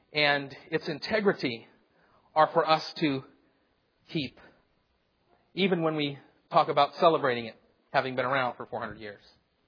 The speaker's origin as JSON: {"language": "English", "region": "Michigan", "country": "United States", "said": "Now, I'm from Michigan, and so we were watching the Tigers, but apparently they weren't watching the ball."}